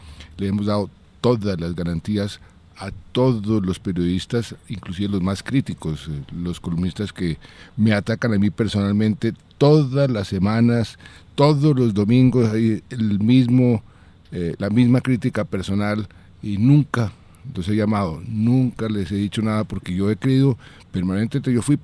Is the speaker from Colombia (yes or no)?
yes; Colombia; y a mí me dio vergüenza como colombiano